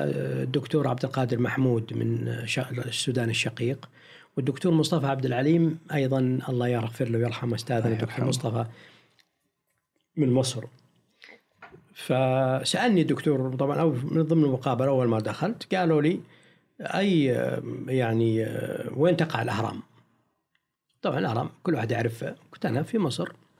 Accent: Al Zulfi, Riyadh Province, Saudi Arabia; وهو من نفس قريتي من نفس مدينة الزلفي

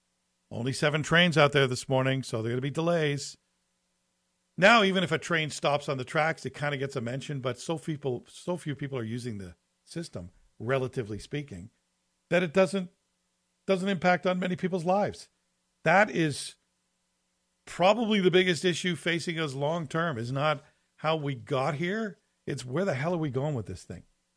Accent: Scotland, United Kingdom; And by the way, for the record, we Scots, we're not cheap or frugal. We're poor.

